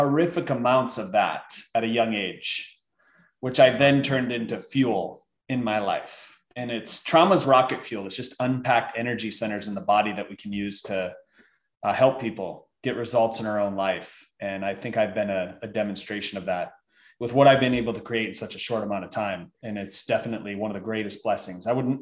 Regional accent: Michigan, United States; So I would eat a lot of comfort food growing up in Michigan.

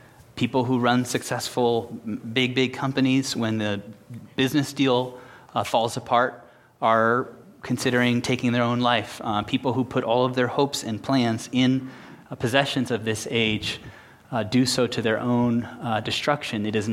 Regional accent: Mexico; now in United States; In a few years, I'll forget that I'm even from Mexico, I'm sure.

